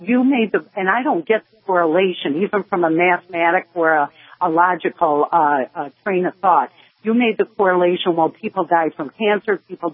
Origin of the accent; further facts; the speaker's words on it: United States; I'm in this country, I'm an American.